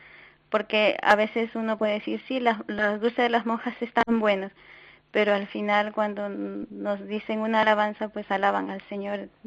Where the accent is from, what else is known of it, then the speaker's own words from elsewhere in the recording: Peru; moved away as an adult; now in Spain; Nosotras somos extranjeras, hemos venido ya hace 12 años aquí a España, especialmente aquí a este convento, y somos del Perú.